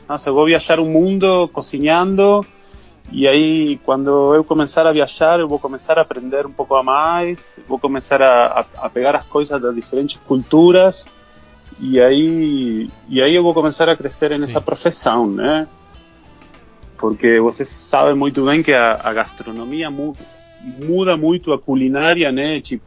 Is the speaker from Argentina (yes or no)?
yes; Argentina; Portuguese is a second language; eu sou argentino, e eu sou cozinheiro, faz 41 anos. Ah, eu tenho 41 anos, né?